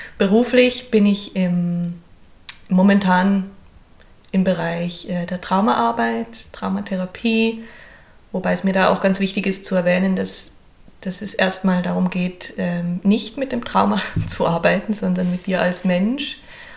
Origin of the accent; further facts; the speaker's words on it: Basel, Basel-Stadt, Switzerland; ich komme aus Basel in der Schweiz